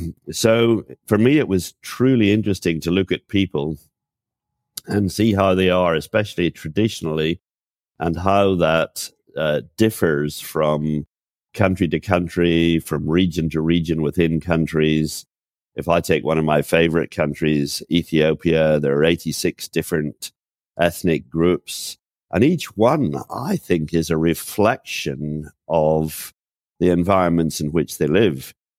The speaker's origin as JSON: {"language": "English", "country": "Ireland", "tie": "born there", "said": "I was born here in Ireland and I live here in Ireland"}